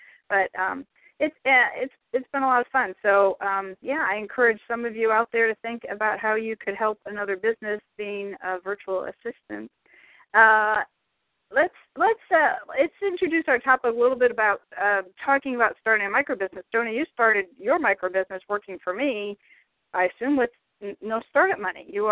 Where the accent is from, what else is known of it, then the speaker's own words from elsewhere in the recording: Cincinnati, Ohio, United States; He's a 17-year-old student here in my hometown of Cincinnati